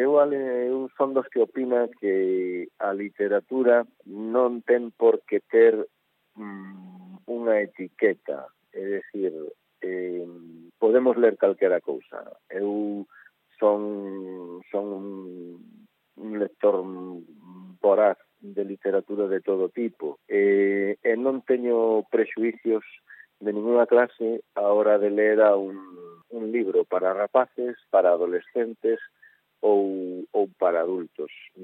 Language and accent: Galician; Xinzo de Limia, Galicia, Spain; born there; presentar en primicia a novela ou o libro na miña terra, na vila que me viu nacer, en Xinzo de Limia.